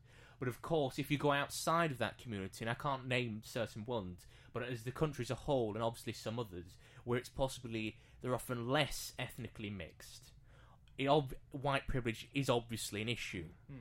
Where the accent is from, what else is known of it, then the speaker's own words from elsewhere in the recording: Bradford, Yorkshire and the Humber, United Kingdom; I'm from Bradford.